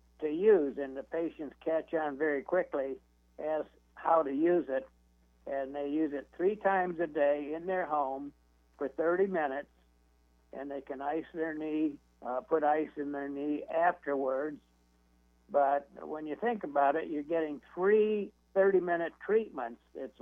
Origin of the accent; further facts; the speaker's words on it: Columbus, Ohio, United States; now in Ashland, United States; I'd like to tell your audience that I'm from Columbus, Ohio, and I now live on a farm in Ashland, Ohio, and raise buckeye trees.